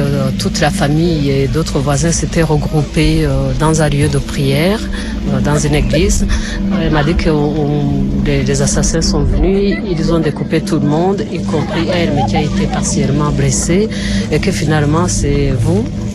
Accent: Rukira, Eastern Province, Rwanda; Je suis de Rukira, c'est juste pas très loin d'ici.

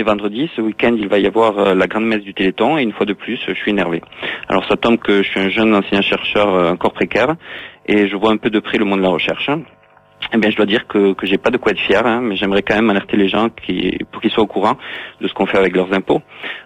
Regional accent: Toulouse, Occitanie, France; comme je suis de Toulouse

